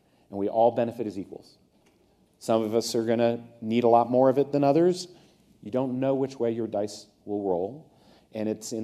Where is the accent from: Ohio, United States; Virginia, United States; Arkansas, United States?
Ohio, United States; growing up in Ohio, you believe in self-sufficiency and that you are reluctant to impose on others